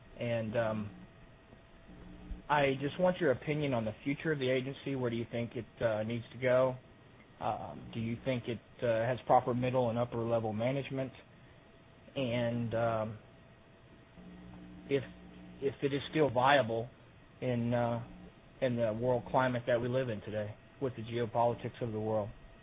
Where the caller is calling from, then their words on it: Texas, United States; I'm calling from Texas.